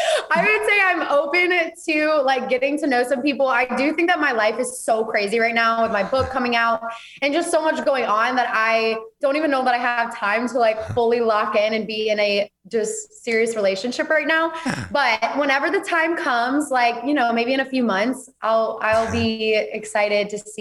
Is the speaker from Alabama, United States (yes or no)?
yes; Auburn, Alabama, United States; moved away as an adult; I am from Auburn, Alabama. Okay. So I grew up, born and raised in Alabama, lived there my whole life, just moved to Texas 6 months ago.